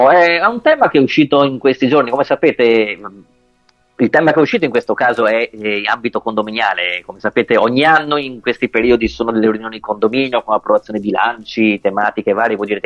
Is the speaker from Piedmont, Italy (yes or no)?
no; Venice, Veneto, Italy; essendo veneziano sono arrivato in gondola a questo punto